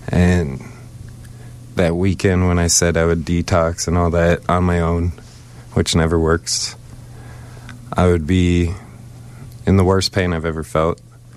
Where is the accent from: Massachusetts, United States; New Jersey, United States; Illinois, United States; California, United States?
Illinois, United States; Chicago; Because I'm from Chicago, even Wilmette.